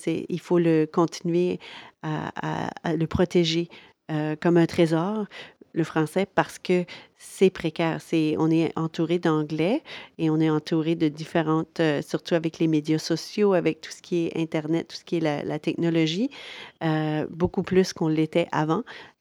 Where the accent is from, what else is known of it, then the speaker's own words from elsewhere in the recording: Saint-Joseph-du-Moine, Nova Scotia, Canada; Je suis originaire de Saint-Joseph-du-Moine, une région très proche de Chiticamp, au Cap-Breton. Donc, juste à l'entrée du Parc national des Hautes-Terres, un coin de pays très joli. Donc, moi, j'ai grandi, c'est sûr, dans une région très petite, très acadienn